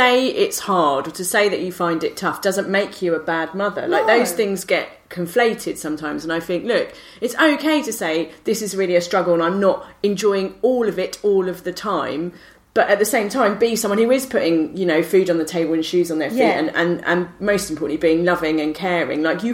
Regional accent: Australia; I don't know whether it's a British thing because I'm Australian and naturally probably full of shit

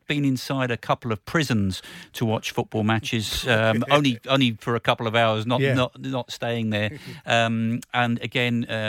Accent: London, United Kingdom; I grew up in Northwest London, so my family were QPR season ticket holders.

